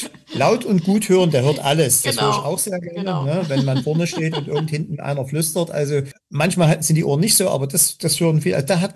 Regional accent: Germany; born there; ich bin ja auch jemand geboren in DDR

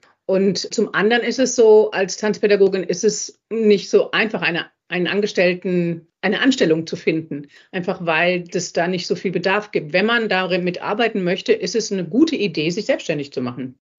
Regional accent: Kölbe, Hesse, Germany; Bis ich ein Jahr alt war und dann sind meine Eltern zurückgegangen nach Marburg, wo die beide auch herkamen und ich bin aufgewachsen in Kölbe bei Marburg.

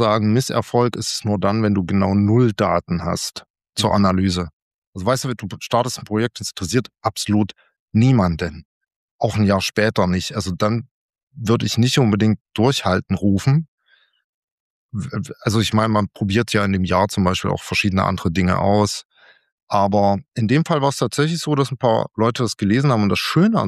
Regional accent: Chemnitz, Saxony, Germany; now in Leipzig, Germany; Ich bin dann umgezogen von Chemnitz, wo ich herkomme, nach Leipzig

